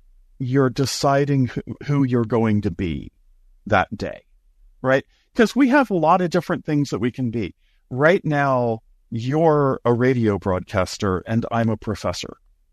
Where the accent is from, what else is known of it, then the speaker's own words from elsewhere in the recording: Upper South, United States; I grew up in the South, in the Upper South.